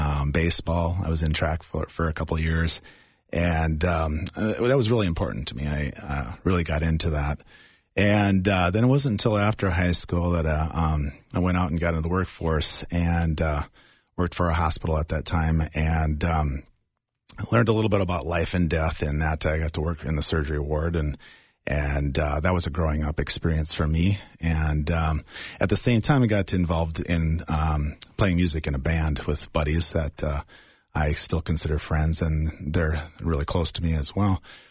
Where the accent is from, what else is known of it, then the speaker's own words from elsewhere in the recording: Menno, South Dakota, United States; Actually, I grew up in South Dakota, Menlo, South Dakota. Small town, 60 miles southwest of Sioux Falls, South Dakota.